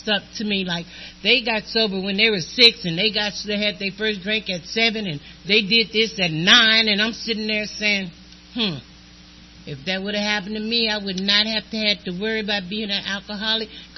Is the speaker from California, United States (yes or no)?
no; Louisiana, United States; Anyway, I grew up in Louisiana, and I grew up in this in my family, and there were 8 siblings, you know, and we grew up poor.